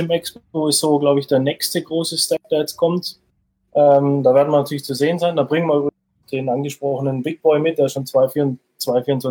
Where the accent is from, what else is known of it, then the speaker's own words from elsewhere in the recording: Baden-Württemberg, Germany; Aber als Schwabe ist man immer bescheiden.